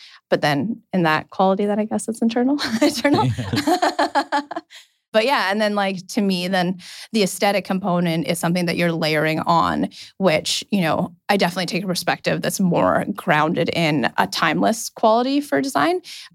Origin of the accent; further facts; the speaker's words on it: Winnipeg, Manitoba, Canada; I'm originally from Winnipeg, so I actually graduated university back there undergrad from architecture